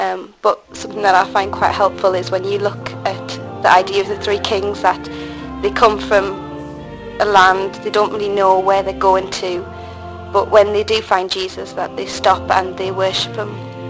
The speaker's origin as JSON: {"language": "English", "town": "Newcastle", "region": "North East England", "country": "United Kingdom", "said": "I am from Newcastle."}